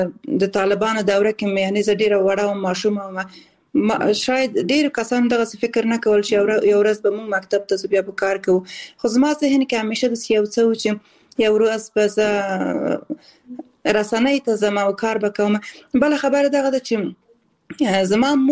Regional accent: Balkh, Afghanistan; born there; also born or lived in Khost

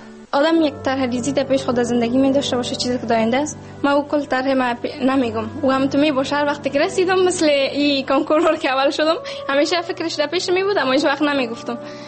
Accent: Afghanistan

